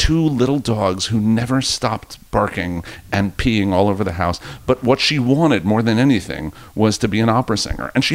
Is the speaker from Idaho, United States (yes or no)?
no; New York, United States; I grew up in Rockland County, and it was really, it was all nice kids.